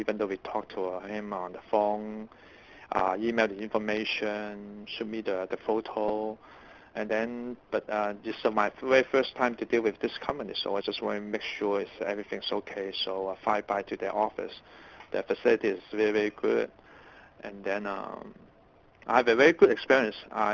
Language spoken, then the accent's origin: English; California, United States; I'm from California.